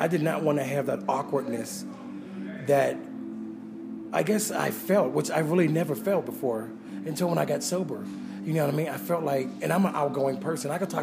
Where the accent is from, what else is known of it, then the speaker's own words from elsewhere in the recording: California, United States; Well, like I said, I came from California.